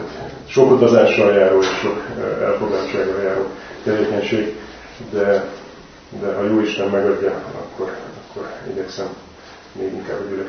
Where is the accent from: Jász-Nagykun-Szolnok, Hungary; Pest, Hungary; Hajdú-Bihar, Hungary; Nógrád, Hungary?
Pest, Hungary; Nagykőrös; 1968. november 1-én születtem Nagykőrösön. Nagykőrösön végeztem a tanulmányaimat, a gimnáziumot, ott érettségiztem.